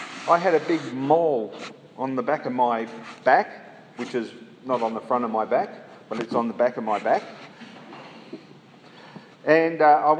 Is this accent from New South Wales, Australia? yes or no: yes; Newcastle, New South Wales, Australia; I don't know about you, but when I was young, I was scared of the night. And when we moved our homes from Broadmeadow to New Lambton Heights in Newcastle